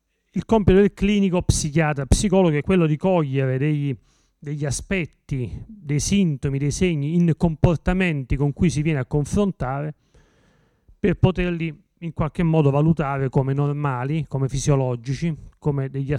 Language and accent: Italian; Naples, Campania, Italy; born there; now in Cosenza, Italy; Io tra l'altro sono nato a Napoli, vivo a Cosenza